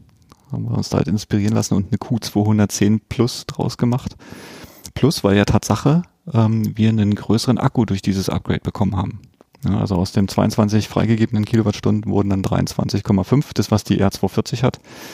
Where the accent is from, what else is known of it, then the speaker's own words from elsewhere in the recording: East Germany, Germany; bei uns im Osten